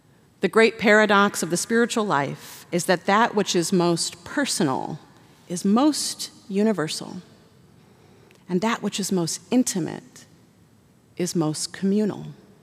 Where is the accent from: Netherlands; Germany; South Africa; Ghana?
Netherlands; English is a second language; In my home country, the Netherlands, you still see many large wagon wheels